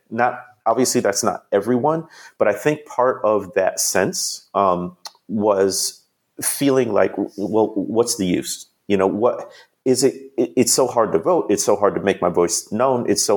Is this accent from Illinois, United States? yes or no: yes; Chicago, Illinois, United States; I grew up in the Midwest. I grew up in the Chicagoland area, and I study history.